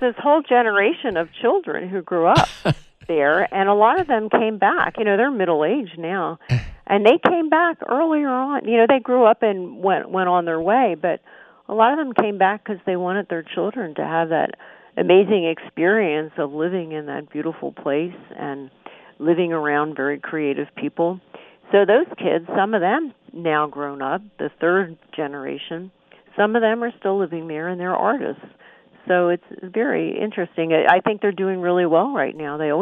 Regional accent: Pennsylvania, United States; You know, I'm from Pennsylvania, and not too far from Chad's Ford, where the Wyeth family presides.

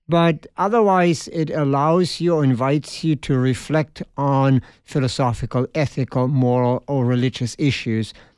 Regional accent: Germany; so-called Fulda Gap, where the Third World War was supposed to start. It's about 30 miles away from my hometown.

